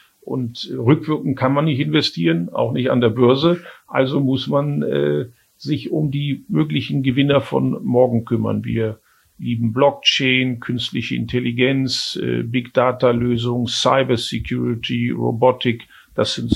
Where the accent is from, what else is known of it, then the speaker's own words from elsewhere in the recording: Germany; aber ich bin Deutscher, ich bleibe auch in Deutschland.